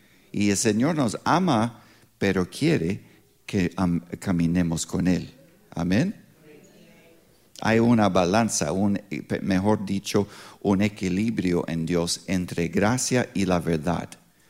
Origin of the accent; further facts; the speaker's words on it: Pittsburgh, Pennsylvania, United States; born there; Spanish is a second language; Lo siento, soy gringo de gringos, nací aquí en Pittsburgh.